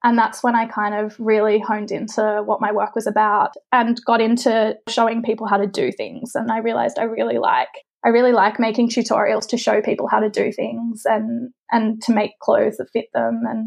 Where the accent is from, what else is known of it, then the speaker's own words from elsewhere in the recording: Australia; also born or lived in London; because I'm Australian, you can't stay there beyond 2 years because of the visa.